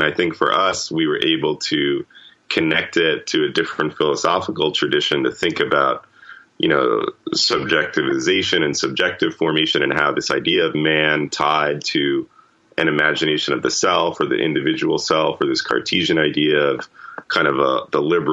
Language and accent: English; New York City, New York, United States; and, you know, I grew up in New York.